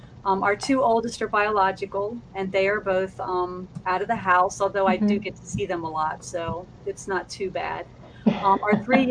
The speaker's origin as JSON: {"language": "English", "region": "Virginia", "country": "United States", "said": "I'm from Virginia, so this is 9 o'clock late for me."}